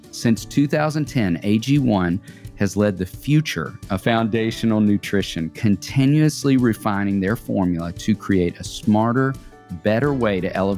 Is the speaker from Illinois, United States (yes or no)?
no; Tennessee, United States; We are both from Tennessee.